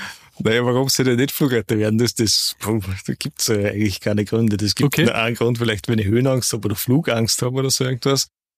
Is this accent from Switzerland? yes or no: no; Kirchschlag, Austria; Der war Ortsstellenleiter da in Kirchschlag in meinem Heimatort.